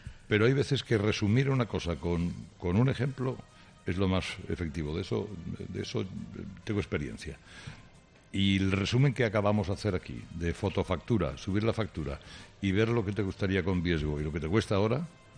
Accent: Madrid, Community of Madrid, Spain; soy de Madrid

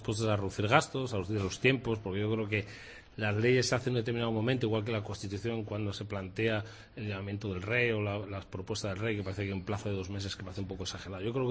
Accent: Zamora, Castile and León, Spain; Soy de Zamora.

